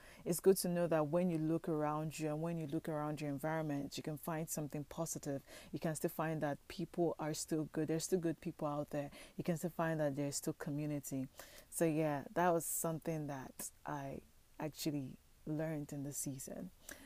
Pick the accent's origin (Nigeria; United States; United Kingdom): Nigeria; moved away; Because I'm coming from Nigeria. And in Nigeria, everybody's in everybody's business.